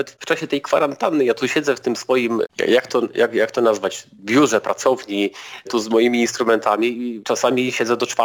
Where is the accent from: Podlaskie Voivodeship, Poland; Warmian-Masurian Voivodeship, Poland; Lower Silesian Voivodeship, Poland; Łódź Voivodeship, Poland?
Lower Silesian Voivodeship, Poland; Jelenia Góra; born there; moved away; bo ja jestem na Śląsku Górnym, tak, od 20 lat, ale urodziłem się w Jeleniej Górze na Dolnym Śląsku.